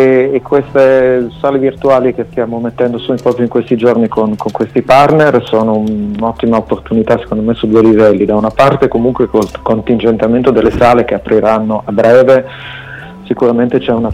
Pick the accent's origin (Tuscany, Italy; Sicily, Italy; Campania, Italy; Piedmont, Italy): Piedmont, Italy; Turin; che comunque sono di Torino, quindi devo arrivarci fino in Sardegna